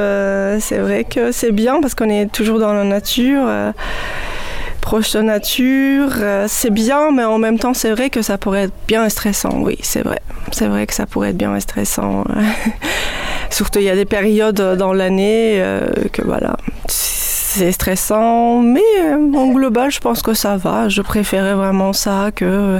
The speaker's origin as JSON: {"language": "French", "country": "Iran", "said": "je viens de l'Iran, donc l'Iran c'était un pays toujours le vin dans la poésie, dans notre histoire, dans notre culture"}